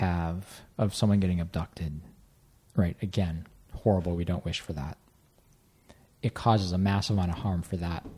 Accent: Chicago, Illinois, United States; I mean, I grew up in Chicago with that same freedom, right?

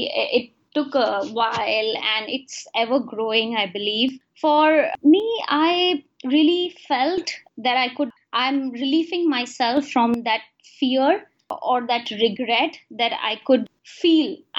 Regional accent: Kolkata, West Bengal, India; first language Hindi; English is a second language; I'm born in India, city Kolkata. So I'm an Indian, but my ethnics is Hindu. So my language is Hindi. But I'm very liberal in terms of my belief and don't really have any core spiritual

